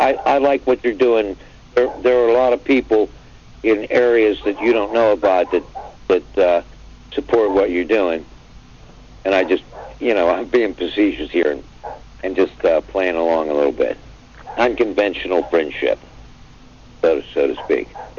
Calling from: Los Alamos, New Mexico, United States; from Star Level 5, Los Alamos.

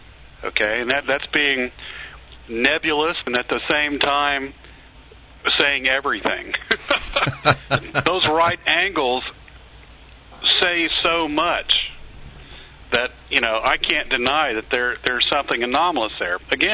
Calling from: Conroe, Texas, United States; I'm calling from Conroe.

